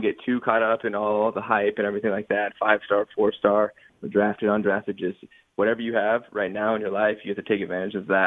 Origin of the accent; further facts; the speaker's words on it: Eaton, Colorado, United States; So I grew up in Colorado, and I went to a small farm town for high school called Eaton, Colorado.